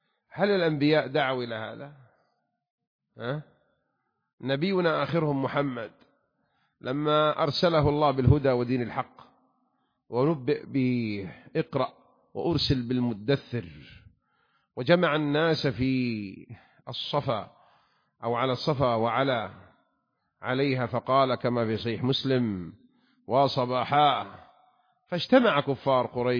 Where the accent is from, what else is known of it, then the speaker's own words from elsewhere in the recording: Saudi Arabia; نظام الحكم عندنا في المملكة العربية السعودية